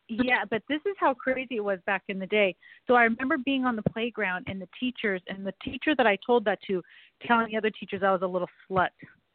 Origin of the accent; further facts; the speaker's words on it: California, United States; I was living here at the time. So but I grew up in Northern California.